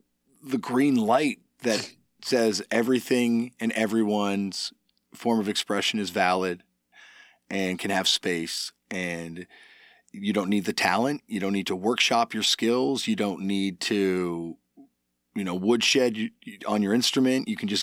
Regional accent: Canada; We're both Canadian.

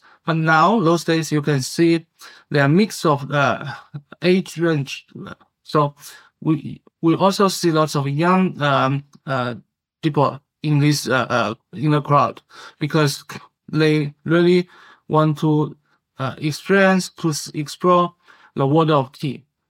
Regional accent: China; because I'm from China. We know it has a rich tea history in my hometown.

